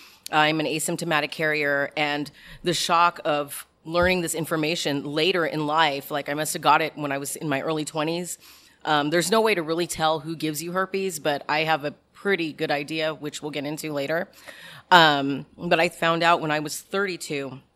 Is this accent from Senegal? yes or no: no; Philippines; And the fact that I'm Filipino and I sing and we're born with a mic in our hands.